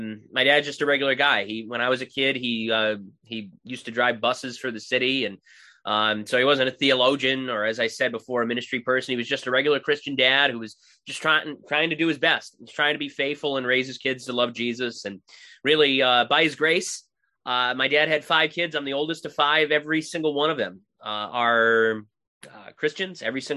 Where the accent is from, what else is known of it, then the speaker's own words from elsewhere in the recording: Glastonbury, Connecticut, United States; I'm originally from Glastonbury, but our church was in East Windsor, which is about 30, 35 minutes away.